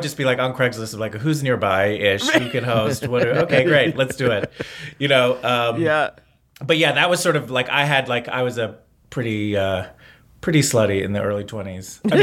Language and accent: English; East Coast, United States; I don't know. I'm from the East Coast. I don't think that I'm emotionally closed off, but maybe I am.